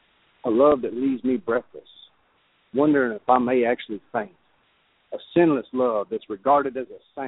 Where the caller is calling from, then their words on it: Arkansas, United States; calling from...